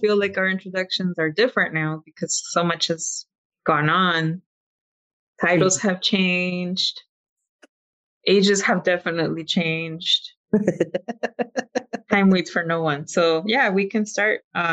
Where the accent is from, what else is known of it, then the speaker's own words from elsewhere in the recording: Los Angeles, California, United States; And I was from South LA, Southeast LA, or technically Southwest. We're on the border there.